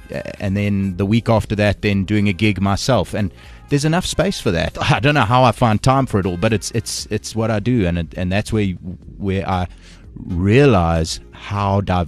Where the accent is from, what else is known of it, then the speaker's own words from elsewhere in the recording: South Africa; We as South African artists appreciate it beyond measure.